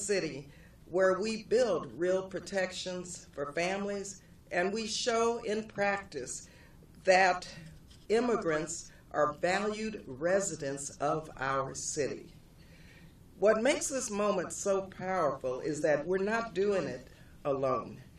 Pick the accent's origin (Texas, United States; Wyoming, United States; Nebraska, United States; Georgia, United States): Texas, United States; El Paso; now in Oakland, United States; Now, I grew up in El Paso, Texas, in an immigrant community that shaped who I am today.